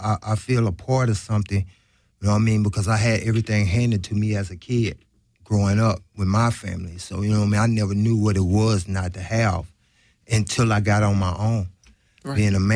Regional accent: New Orleans, Louisiana, United States; I came out here from New Orleans

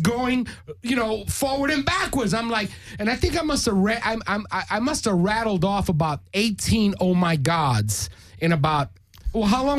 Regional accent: New York, United States; All right. Well, so I'm from New York. I've experienced gun shooting.

